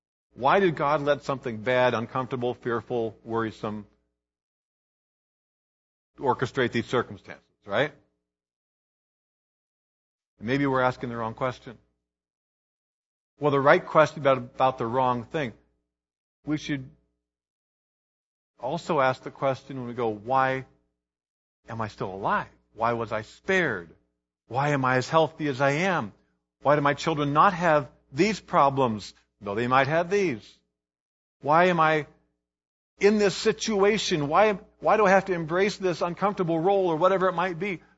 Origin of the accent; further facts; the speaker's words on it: Kansas, United States; a rural intersection about 5 miles from where I grew up in Kansas.